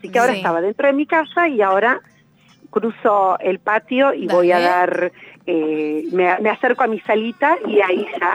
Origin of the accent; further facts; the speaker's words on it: Buenos Aires, Argentina; born there; Yo la aprendí acá, en Buenos Aires. Yo nací en Argentina, en Buenos Aires, y la aprendí acá.